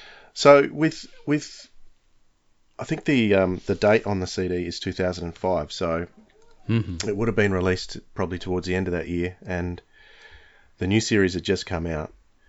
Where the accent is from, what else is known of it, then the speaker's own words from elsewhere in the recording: Australia; for me as an Australian, I don't know what the accents sound like to you as an Englishman